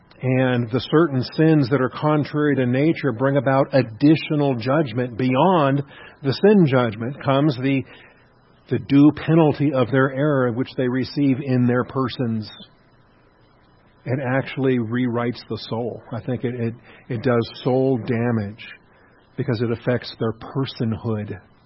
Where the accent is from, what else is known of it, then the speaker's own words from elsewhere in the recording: Seattle, Washington, United States; I grew up in Seattle, and we sometimes have different words.